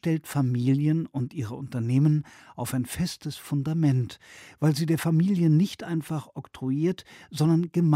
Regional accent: Germany; Ich bin glücklich, in Deutschland groß geworden zu sein.

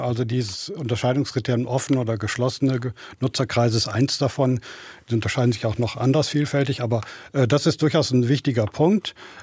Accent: Baden-Württemberg, Germany; Ich komme aus der Umgebung von Stuttgart.

